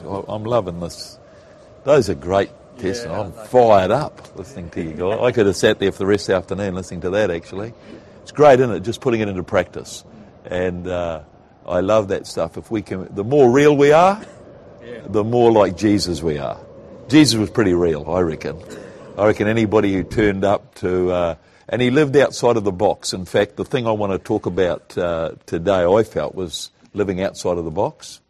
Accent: New Zealand; I'm a Kiwi, so I can say this, okay?

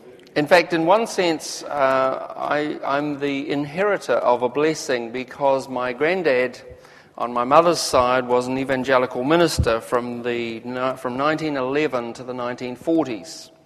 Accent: Oamaru, Otago, New Zealand; when I look back at my sort of early life as a little boy growing up in Oamaru, I'd have to say it was pretty uneventful.

